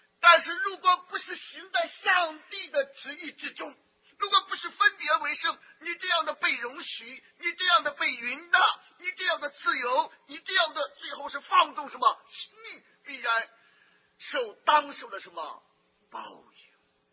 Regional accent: China; 有的时候我们中国人讲，这人真邪啊，明知故犯

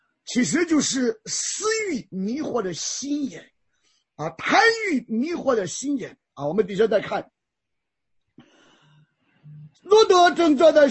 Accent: China; 或者我们中国人讲很有气势

